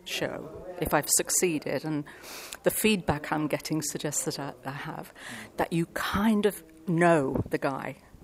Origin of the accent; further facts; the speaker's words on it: England, United Kingdom; But being English and polite, I waited to be asked by somebody to do it.